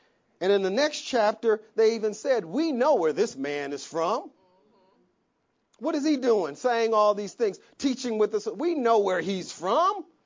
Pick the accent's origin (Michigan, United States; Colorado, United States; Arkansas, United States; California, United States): Michigan, United States; Saginaw; I was born in Saginaw. Me. I was born in Saginaw, Michigan, to … And I have no consciousness of life before Saginaw.